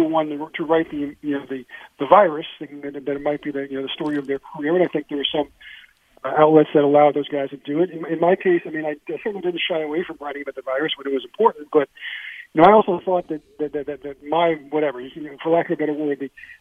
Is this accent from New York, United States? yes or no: yes; New York, United States; born there